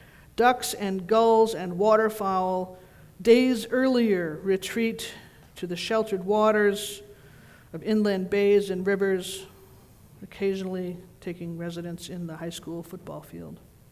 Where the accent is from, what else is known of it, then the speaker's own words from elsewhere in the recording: New England, United States; Now, I grew up in New England. I know Walden.